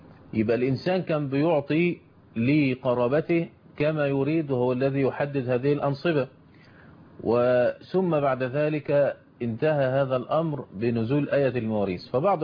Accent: Egypt

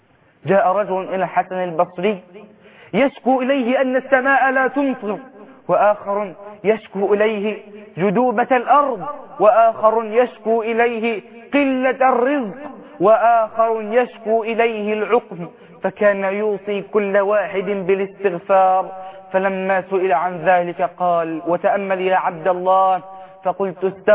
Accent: Egypt

